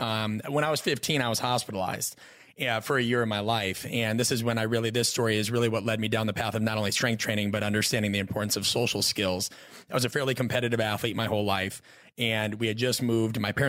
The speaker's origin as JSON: {"language": "English", "town": "Omaha", "region": "Nebraska", "country": "United States", "tie": "born or raised there", "said": "I grew up in Omaha, Nebraska, right?"}